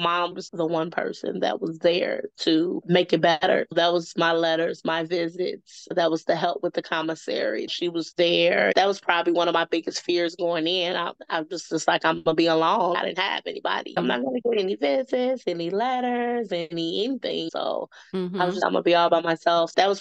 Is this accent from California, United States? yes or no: no; Chicago, Illinois, United States; Okay, so I'm from Chicago, and at the age of 18, I was incarcerated.